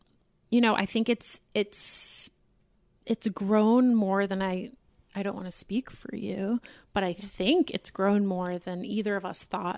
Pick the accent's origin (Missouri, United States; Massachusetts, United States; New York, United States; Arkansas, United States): Massachusetts, United States; Boston; The synagogue I grew up in Boston is very, it's a Reform synagogue.